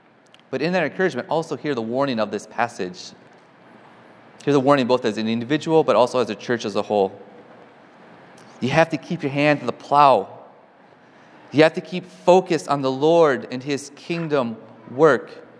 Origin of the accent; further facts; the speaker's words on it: Wisconsin, United States; But as mentioned, I'm from Wisconsin.